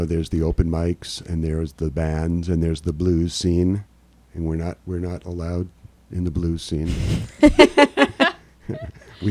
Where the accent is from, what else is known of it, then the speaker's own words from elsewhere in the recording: Brooklyn, New York, United States; because nobody knew me because I was from Brooklyn.